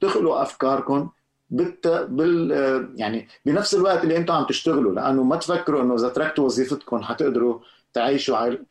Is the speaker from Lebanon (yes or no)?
yes; Lebanon; وجوابا على سؤالك، ما انا لبنانية الموضوع